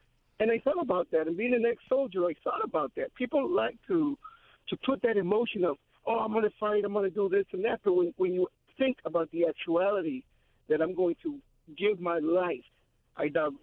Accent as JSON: {"language": "English", "town": "Chicago", "region": "Illinois", "country": "United States", "said": "Here in Chicago, I'm from Chicago, you know"}